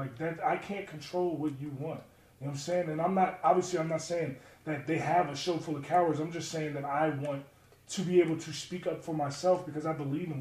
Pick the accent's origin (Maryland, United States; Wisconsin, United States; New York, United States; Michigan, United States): Maryland, United States; I grew up in Maryland, so as a kid, I used to go to MCW shows.